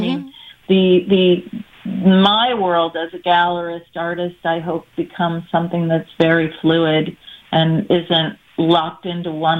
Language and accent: English; Midwest, United States; People, yeah, I mean, I'm from the Midwest, so I mean, I'm aware of artwork in mm-hmm. all of these places that I've lived